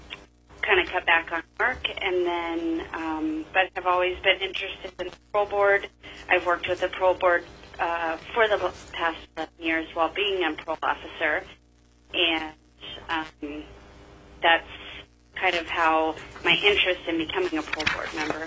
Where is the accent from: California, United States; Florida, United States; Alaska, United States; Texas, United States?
Alaska, United States; Fairbanks; I was born and raised in Fairbanks. I went to the University of Alaska Fairbanks here